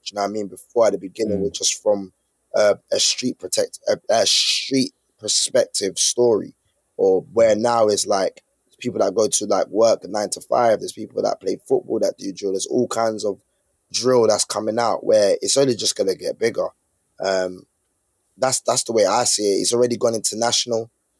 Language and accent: English; Nigeria; we're both, like you said, we're both Nigerian.